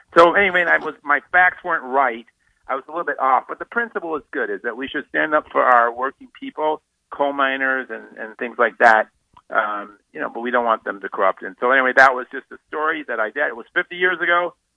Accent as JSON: {"language": "English", "town": "Chicago", "region": "Illinois", "country": "United States", "tie": "born or raised there", "said": "But I grew up around the Nation of Islam there"}